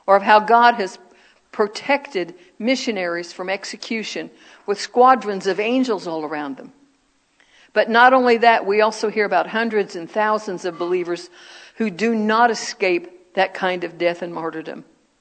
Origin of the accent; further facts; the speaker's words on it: United States; I'm American. Duh. Y'all know that by my accent, first and foremost.